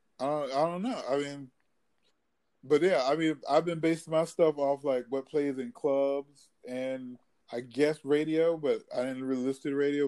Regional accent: North Carolina, United States; So I'm someone from North Carolina that listened to … So outside of New York, but aware of New York music.

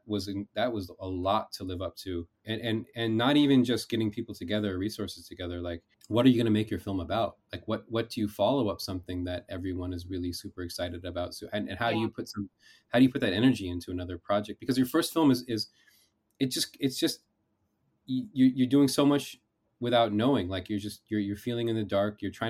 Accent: California, United States; I went back to my hometown. I went to this, you know, I went to this school, Menlo Atherton, which has a, you know, at-risk community.

